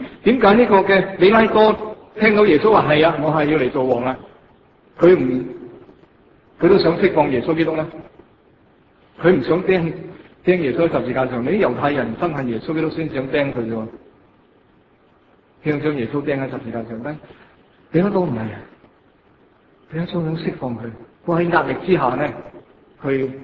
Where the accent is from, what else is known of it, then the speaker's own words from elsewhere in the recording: Hong Kong; 作為我哋香港人